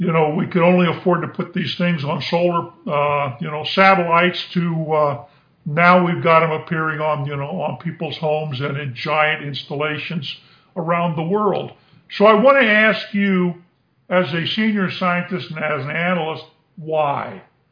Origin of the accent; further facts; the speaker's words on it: Germany; my hometown in Germany, and I spotted a large solar farm located just a few hundred yards from where I was born.